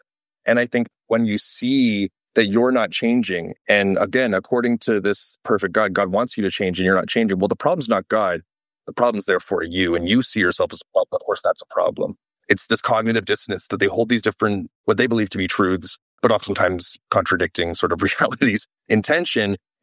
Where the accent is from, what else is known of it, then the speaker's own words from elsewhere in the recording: Toronto, Ontario, Canada; So I grew up in Toronto, Ontario, dirty riding Canadian, the youngest of 5 kids. I grew up in a family that was not a religious family.